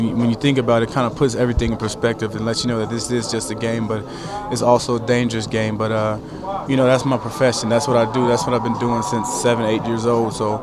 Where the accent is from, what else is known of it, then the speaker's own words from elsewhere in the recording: California, United States; You know what? I'm from the Bay Area. I grew up there. I was a Raiders fan